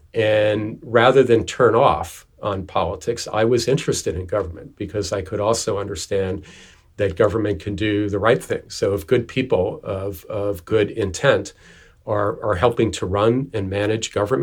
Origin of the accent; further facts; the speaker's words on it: New York, United States; also born or lived in Texas; I was born in Texas, but I'm from New York. I lived right outside the Bronx, backyard, back at my bedroom window.